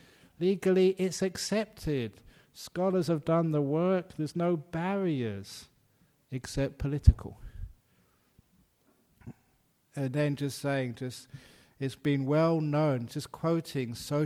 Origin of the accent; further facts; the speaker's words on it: Australia; now, where are you from? I said, I'm from Australia.